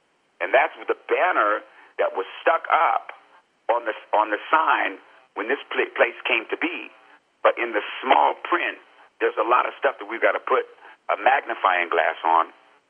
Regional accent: United States; And when I say our fellow American, me being an American, and then you go dash African American

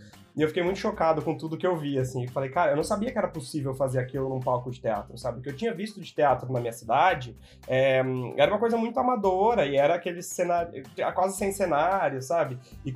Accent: Apucarana, Paraná, Brazil; Então, eu sou do interior do Paraná, de Apucarana.

